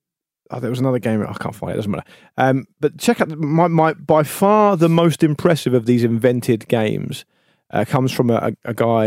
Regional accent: Leeds, Yorkshire and the Humber, United Kingdom; now in Basingstoke, United Kingdom; I'm originally from Leeds, and that's where I lived when we played, but I now live in Basingstoke.

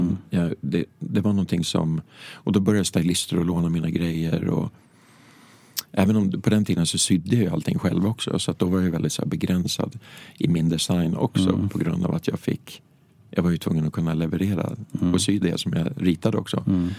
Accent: Hökåsen, Västmanland County, Sweden; när jag såg deras första show på tv hemma i Hökåsen

